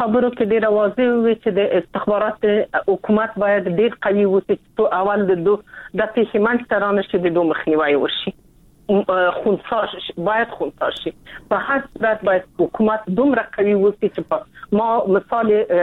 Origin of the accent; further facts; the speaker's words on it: Afghanistan; موږ مسلمان یو، ته افغان یې، زه افغان یم